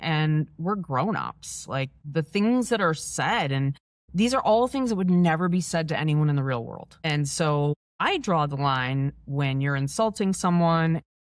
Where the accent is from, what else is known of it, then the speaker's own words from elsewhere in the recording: Detroit, Michigan, United States; I come from Metro Detroit, you know, we came from a hardworking blue collar area where you don't talk about investing or anything.